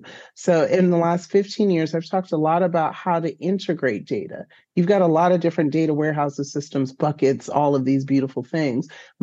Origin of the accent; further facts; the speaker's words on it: Washington, District of Columbia, United States; now in Chicago, United States; And so I'm from Washington, D.C. originally. I'm in Chicago now.